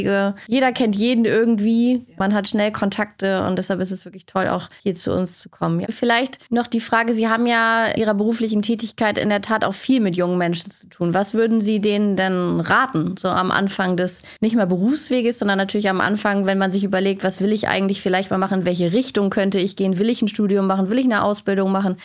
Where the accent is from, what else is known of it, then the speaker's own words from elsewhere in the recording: Lower Saxony, Germany; Ich komme nämlich aus der Nähe von Cuxhaven und bin zwar keine gebürtige Schleswig-Holsteinerin